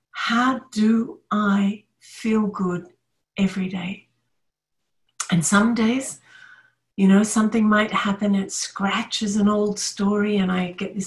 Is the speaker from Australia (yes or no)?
yes; Australia; But I'm Australian and we have a very egalitarian sort of thing going on.